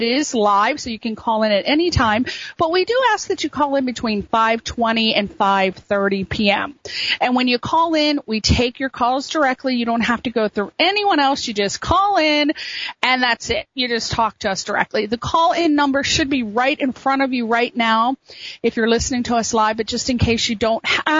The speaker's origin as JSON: {"language": "English", "region": "East Coast", "country": "United States", "said": "I guess because I'm from the East Coast, I like everybody to be aware of what's going on."}